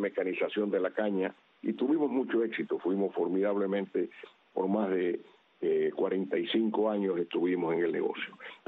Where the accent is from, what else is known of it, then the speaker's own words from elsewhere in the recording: Cuba; moved away as an adult; 1961, que vine de Curazao, salí el 15 de mayo de Cuba